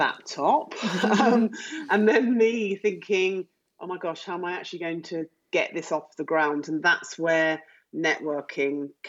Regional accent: Tunbridge Wells, South East England, United Kingdom; she is going to be launching with in my hometown of Tunbridge Wells. So she's going to be in Kent.

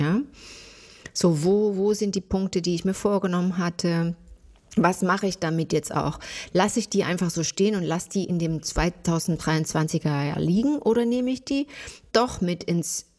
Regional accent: East Germany, Germany; ich bin jetzt nicht in einem Unternehmerumfeld groß geworden. Wie ihr wisst, komme ich ja aus der DDR.

